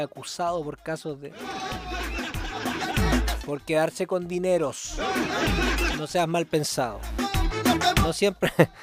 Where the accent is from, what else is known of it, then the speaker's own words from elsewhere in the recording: Puerto Montt, Los Lagos, Chile; born there; ¿Sabéis que yo nací en Puerto Montt? Nací en Puerto Montt. 13 de septiembre del 91.